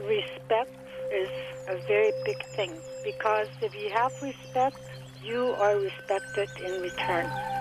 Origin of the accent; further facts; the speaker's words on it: Wallace Lake, Saskatchewan, Canada; my First Nations language is Denisoutine. My hometown is in Wallace Lake in Northern Saskatchewan.